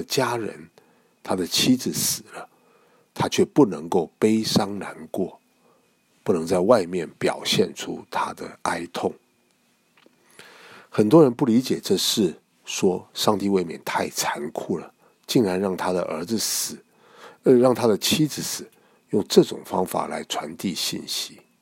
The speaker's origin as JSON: {"language": "Chinese", "country": "China", "said": "其实这是我们中国人的问题"}